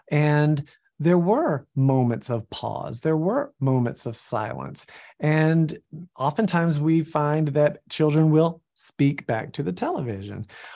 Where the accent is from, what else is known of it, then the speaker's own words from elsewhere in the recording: Georgia, United States; I'm email buddies with … which is crazy because like I'm from Georgia. So there's the Georgia connection.